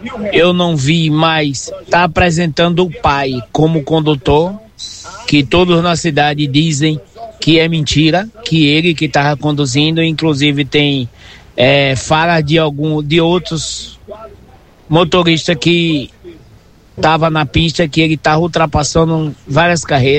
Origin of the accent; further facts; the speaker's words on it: Nova Fátima, Brazil; Eu sou de Nova Fátima, sou ouvinte assíduo do programa de vocês todos os dias. Eu sou dessa cidade.